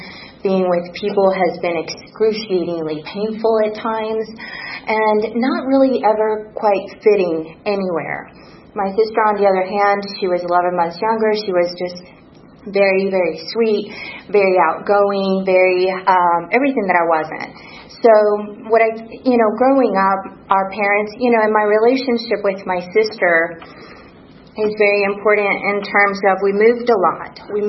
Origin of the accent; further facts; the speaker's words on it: Puerto Rico; I'm Puerto Rican. I was raised, born and raised in Puerto Rico